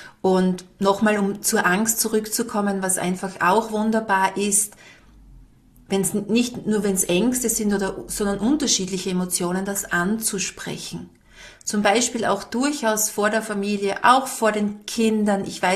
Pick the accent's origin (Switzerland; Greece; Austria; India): Austria; Styria; bei uns in der Steiermark